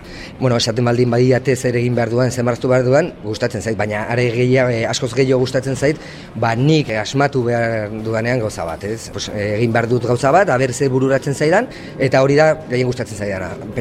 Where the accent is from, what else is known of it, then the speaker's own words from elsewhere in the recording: Pamplona, Navarre, Spain; Iruñakoa naiz